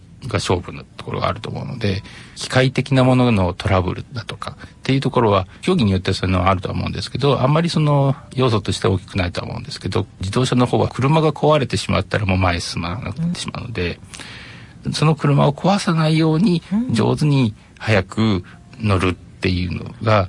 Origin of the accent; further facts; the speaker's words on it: Toyohashi, Aichi, Japan; 豊橋出身。